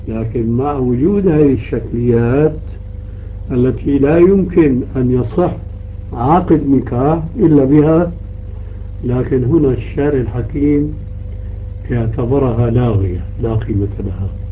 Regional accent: Syria; الذي يتسمى به بعض الناس عندنا في سوريا يسمون

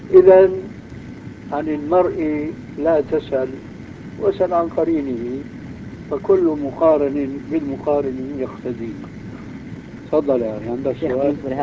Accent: Syria; على مذهب العام عندنا في سوريا

